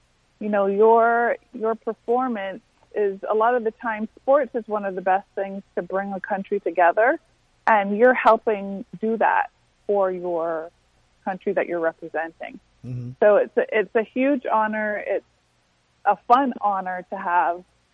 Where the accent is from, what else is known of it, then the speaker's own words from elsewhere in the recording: Barbados; I was born and raised in Barbados, and I competed for Barbados